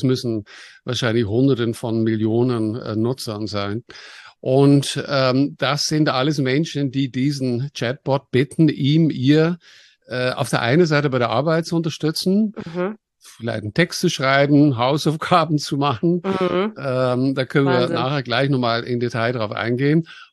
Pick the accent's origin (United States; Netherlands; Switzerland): Netherlands; now in Munich, Germany; Hast schon gesagt, bin Holländer. Mhm. Ich habe in Delft Computer Aided Design studiert.